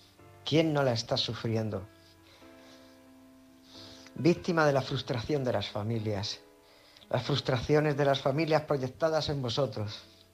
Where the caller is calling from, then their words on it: San Pedro del Pinatar, Region of Murcia, Spain; corresponsal de San Pedro el Pinatar.